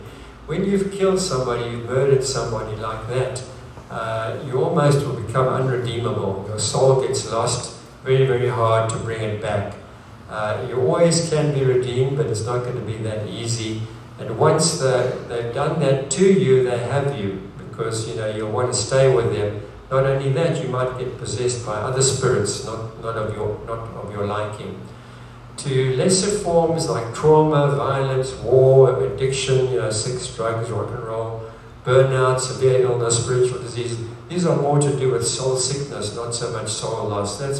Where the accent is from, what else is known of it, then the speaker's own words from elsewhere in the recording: South Africa; which was very compelling even when I grew up in South Africa and I would watch cowboy movies